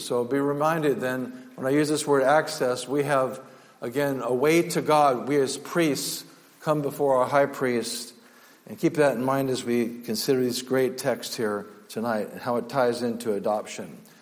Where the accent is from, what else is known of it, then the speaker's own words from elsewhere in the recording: California, United States; I was raised in Northern California in a Roman Catholic home